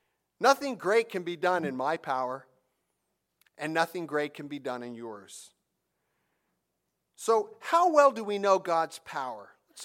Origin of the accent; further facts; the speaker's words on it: New Jersey, United States; Growing up in North Jersey, I sort of date myself, but I remember Reverend Ike with his flashy cars and diamond rings.